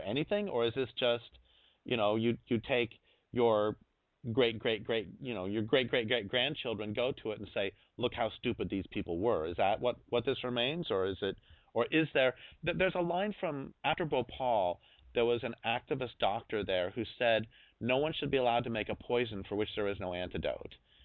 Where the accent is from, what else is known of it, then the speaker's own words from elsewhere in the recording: Colorado, United States; but I grew up in Colorado, and we would go up in the mountains all the time